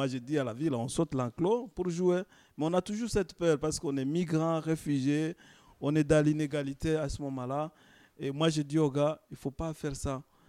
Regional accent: DR Congo; now in Switzerland; Moi je viens du Congo, il y a nos voisins rwandais, qui ont été ravagés par la guerre bien avant nous.

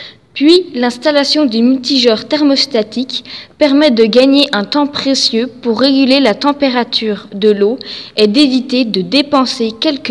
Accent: Bourgogne-Franche-Comté, France; je viens du Haut-Jura et je travaille depuis 7 ans dans la gestion des ressources en eau du côté de Besançon.

